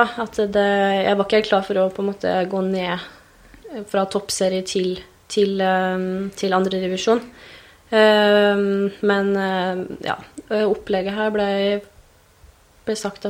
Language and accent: Norwegian; Gjøvik, Innlandet, Norway; Nei, jeg kommer fra Gjøvik. Er 26 år nå